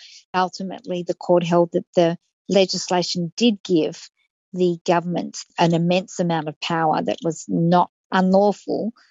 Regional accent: Australia; But the second point that you make is that as Australian citizens, we were blocked from leaving the country.

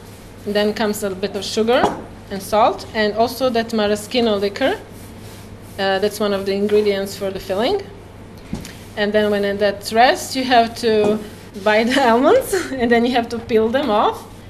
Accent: Rab, Primorje-Gorski Kotar County, Croatia; I am from Rab and I live in Rab.

